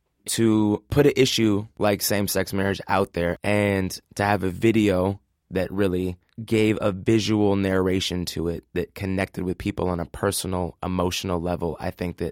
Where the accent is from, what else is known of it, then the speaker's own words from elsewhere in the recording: Seattle, Washington, United States; And my story is I'm from Seattle, Washington, a very liberal part of the city, Capitol Hill.